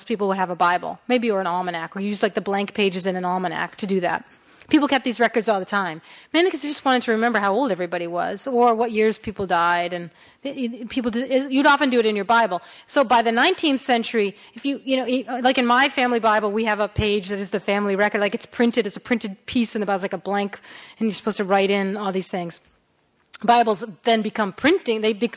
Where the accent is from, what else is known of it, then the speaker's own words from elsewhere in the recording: Massachusetts, United States; The street I grew up on in a town in Massachusetts was laid out on the 200th anniversary of Franklin's birth in 1906.